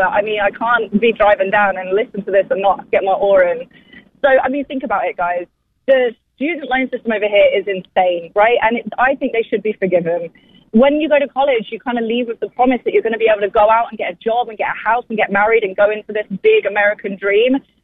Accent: United Kingdom; now in United States; I'm from the UK, and our system over there is a lot cheaper.

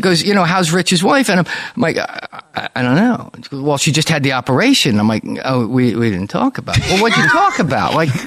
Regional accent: New Jersey, United States; You know, I was from New Jersey. What did I know?

